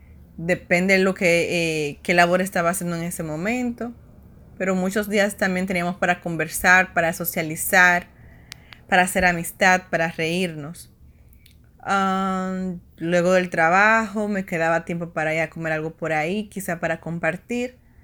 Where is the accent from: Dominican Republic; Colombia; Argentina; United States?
Dominican Republic; moved away; Bueno, honestamente, yo vengo de República Dominicana y mi estilo de vida ya era muy calmado.